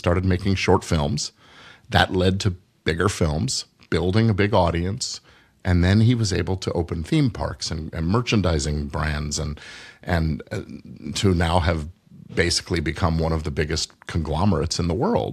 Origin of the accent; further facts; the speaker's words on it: Palos Verdes, California, United States; Well, I grew up on the South Bay in Palos Verdes, and currently we now live in the Second Valley North, so the Santa Clarita Valley.